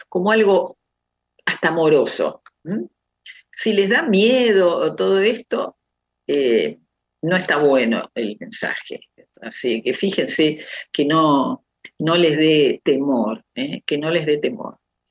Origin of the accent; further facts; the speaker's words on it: Argentina; en países como acá, como el nuestro, como en Argentina